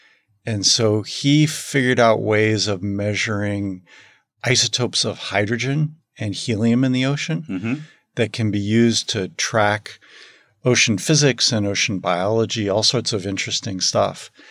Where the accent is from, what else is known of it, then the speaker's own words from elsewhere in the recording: Los Angeles, California, United States; I grew up in Los Angeles, and my grandmother lived near the beach.